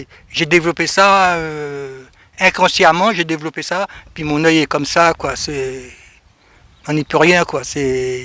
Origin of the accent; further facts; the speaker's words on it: French Guiana, France; Oui, je suis Guyanais.